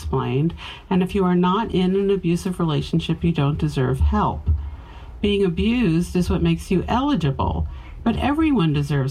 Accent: New York City, New York, United States; born there; So, like in 1958, when I was born in New York City

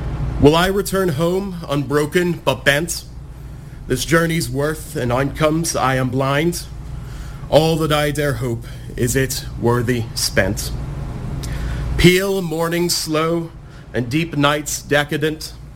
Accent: Ireland; moved away; I moved to Kingston from Ireland 7 weeks ago

